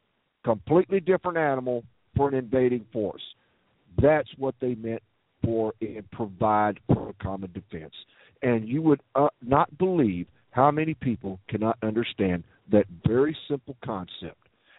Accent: United States; I'm not an attorney, but I am an American.

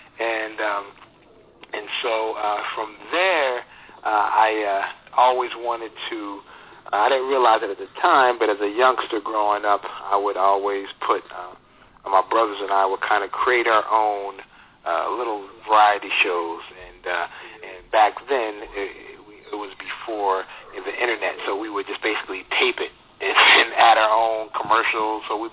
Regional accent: Philadelphia, Pennsylvania, United States; No, I grew up, I'm from Philadelphia originally, so I grew up in a pretty big family.

